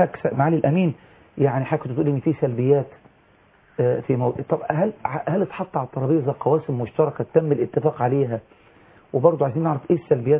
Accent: Egypt; عندنا في مصر في أزمة ثقة بين جماعة الإخوان وبقية الفصائل

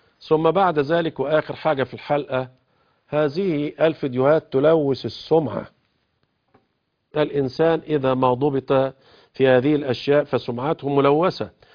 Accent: Upper Egypt, Egypt; زي عندنا في الصعيد، دي مجتمعات العرض عندها غالي غالي غالي

